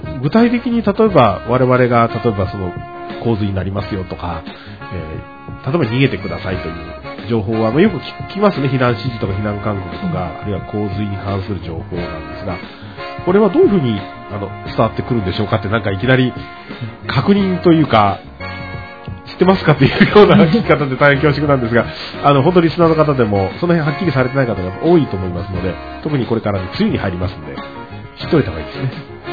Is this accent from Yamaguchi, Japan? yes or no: yes; Yamaguchi, Japan; まあ自分の地元の山口県とはいえ